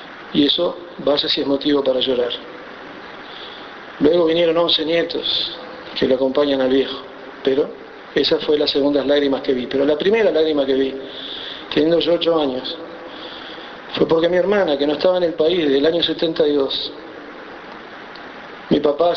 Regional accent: Rocha, Uruguay; Cuando tenía unos 8 o 9 años, en uno de los barrios más populares de mi ciudad natal, de Rocha, el barrio La Estiva

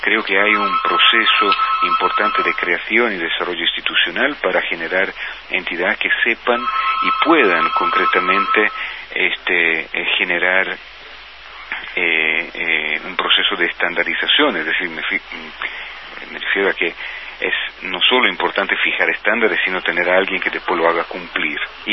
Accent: Italy; Spanish is a second language; yo como italiano, que sé que en mi país los mercados son mucho más saturados en ese sentido.

